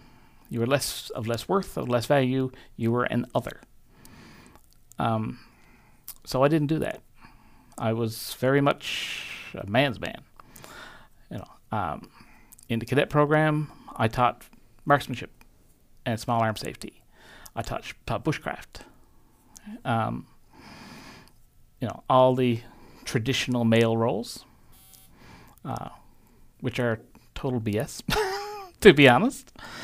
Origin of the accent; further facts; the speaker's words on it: New Harbor, Newfoundland and Labrador, Canada; I grew up in a little town called New Harbor out in Trinity Bay. Very, very rural at the time.